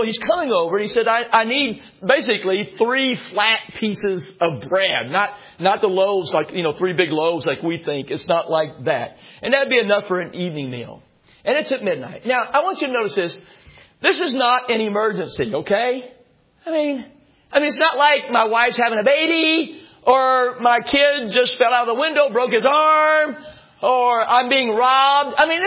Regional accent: Illinois, United States; But I grew up with it in Illinois.

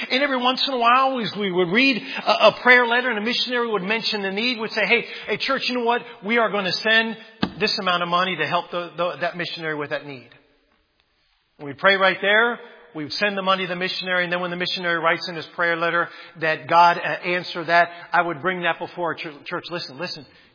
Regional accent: Washington, District of Columbia, United States; I grew up driving on the Beltway.

